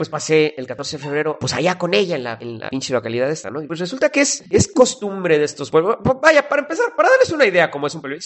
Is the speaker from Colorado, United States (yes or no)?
no; Chicago, Illinois, United States; Es que no mames, soy de Chicago.